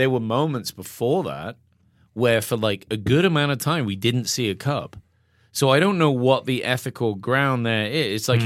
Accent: England, United Kingdom; now in United States; knowing very little and that I'm English

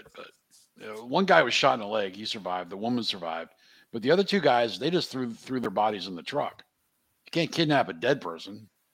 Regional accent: Pennsylvania, United States; I mean, I'm from Pennsylvania. I grew up 30 minutes away from Hershey's.

